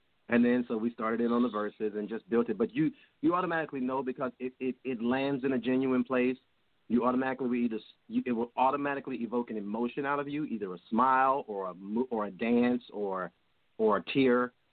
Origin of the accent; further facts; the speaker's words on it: Georgia, United States; I'm from Georgia, born and raised.